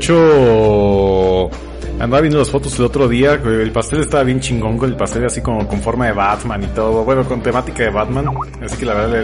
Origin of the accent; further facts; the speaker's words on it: Mexico; Aquí es donde como buenos mexicanos nos aventamos un saludo en el más estereotípico acento argentino que se nos puede ocurrir